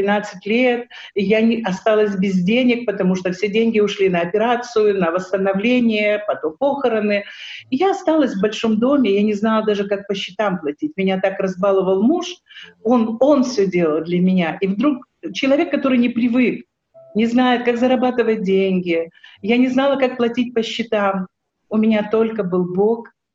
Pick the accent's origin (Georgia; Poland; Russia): Georgia; Я прошла войну в Грузии, я родилась и выросла в Грузии.